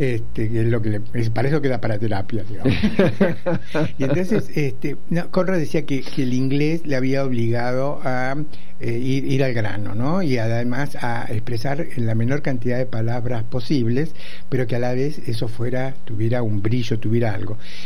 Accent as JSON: {"language": "Spanish", "country": "Argentina", "said": "soy un amigo argentino"}